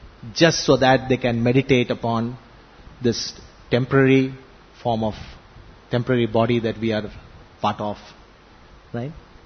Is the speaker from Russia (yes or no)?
no; India; since they could understand that we are from India